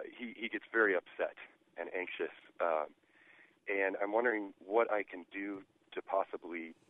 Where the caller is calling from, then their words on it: Charleston, Illinois, United States; I'm calling from Charleston, Illinois.